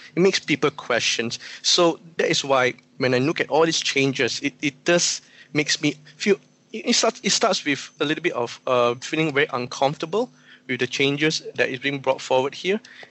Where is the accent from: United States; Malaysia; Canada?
Malaysia; Penang; growing up in Penang, surrounding with everywhere, just 10 minutes away, the hills, the rivers, the beach, and things like